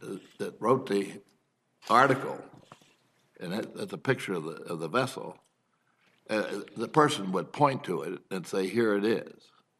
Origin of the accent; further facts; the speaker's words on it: Jacksonville, Florida, United States; I'm from Jacksonville, and there's a boatyard there that's been there a long time.